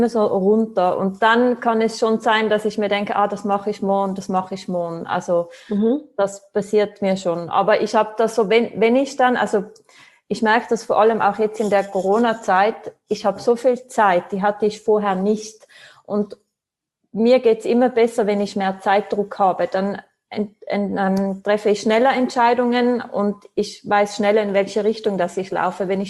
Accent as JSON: {"language": "German", "region": "Tyrol", "country": "Austria", "tie": "born or raised there", "said": "Also ursprünglich bin ich aus Tirol, bin geboren und aufgewachsen in Tirol, Österreich."}